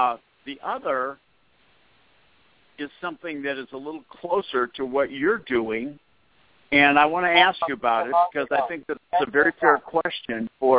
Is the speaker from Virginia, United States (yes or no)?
no; Boston, Massachusetts, United States; but this is as cold as where I grew up in Boston.